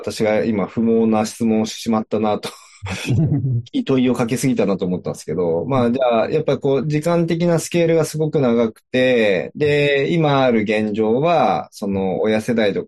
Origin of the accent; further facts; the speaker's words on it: Shinjuku, Tokyo, Japan; 僕はもともと出身が新宿区って、もう全然森なんかないよみたいなところで、僕生まれ育って、幼少期過ごしてたんですけど